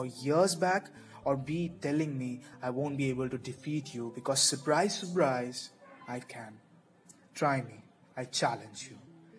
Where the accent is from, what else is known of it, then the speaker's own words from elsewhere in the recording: India; now in Kota, India; Myself, a student from India, in the city of Kota. No, this is not my hometown. I'm away from my home, away from my parents, my loved ones, my friends